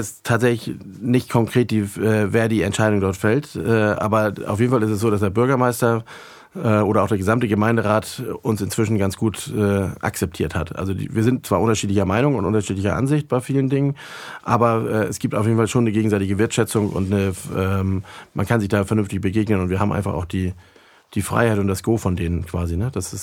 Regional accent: Schleswig-Holstein, Germany; Und Marie, Claudia, meine Frau und ich, wir kommen alle aus Nordfriesland.

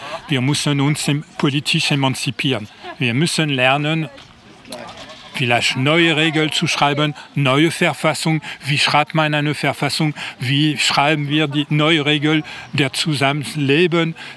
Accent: France; now in Germany; ich bin Franzose, in Frankreich ist ständig Rambazamba gegen die Oligarchie

